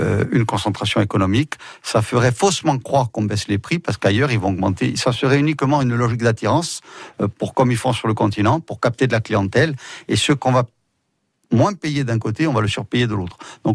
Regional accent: Corsica, France; Nous sommes des combattants, nous sommes des patriotes, nous sommes des Corses.

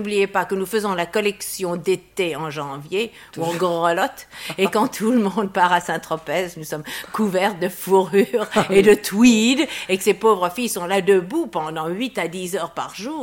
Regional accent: England, United Kingdom; accent: English; French is a second language; je suis anglaise. Je suis d'ailleurs la seule directrice d'une grande maison couture française qui soit anglaise

